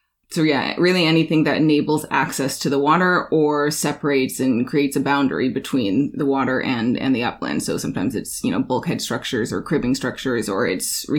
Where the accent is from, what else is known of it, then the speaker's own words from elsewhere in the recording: Alaska, United States; So for me, I'm born and raised in Alaska.